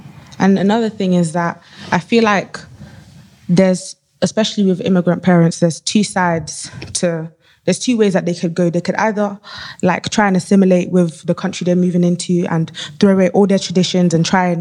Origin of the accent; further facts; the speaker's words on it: London, United Kingdom; also born or lived in Nigeria; I was raised in both countries, Nigeria and London.